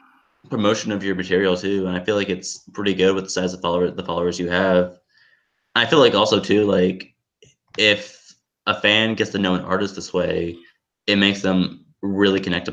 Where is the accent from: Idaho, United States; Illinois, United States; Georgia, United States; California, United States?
Georgia, United States; Atlanta; because like I'm from Atlanta, so like I understand like how like big like … 100,000 is